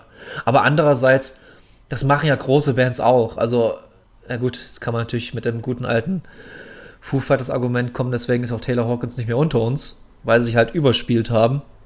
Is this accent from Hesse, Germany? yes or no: no; Munich, Bavaria, Germany; in München unten, in meiner alten Heimat